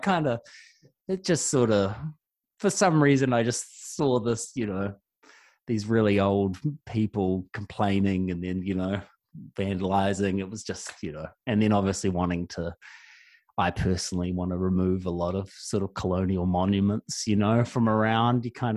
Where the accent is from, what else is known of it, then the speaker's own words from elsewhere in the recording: Dunedin, Otago, New Zealand; there's a Queen Victoria statue in my hometown in Dunedin, and she always gets her face painted red or vandalized.